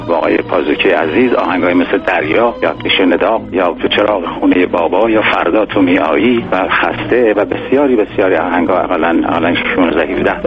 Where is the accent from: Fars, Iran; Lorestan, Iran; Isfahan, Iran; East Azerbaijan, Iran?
Isfahan, Iran; بنده هرچند که اصلی پدر و مادرم مال آباده شیراز یعنی استان فارس هستم، بنده خودم در اصفهان متولد شدم، در اصفهان بزرگ شدم،